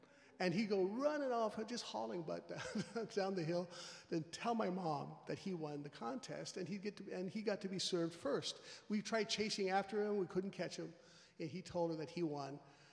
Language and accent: English; Colton, California, United States; Mexican-American, with all the cultural parts to that and all the problems that come along with that. Growing up in Southern California in a very segregated society